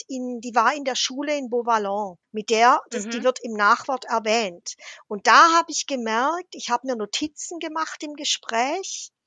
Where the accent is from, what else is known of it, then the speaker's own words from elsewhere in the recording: Fellbach, Baden-Württemberg, Germany; in meine Heimat nach Fellbach bei Stuttgart, wo ich aufgewachsen bin. Und gehe praktisch in das Milieu in den 60er Jahren, in dem ich selber groß geworden bin.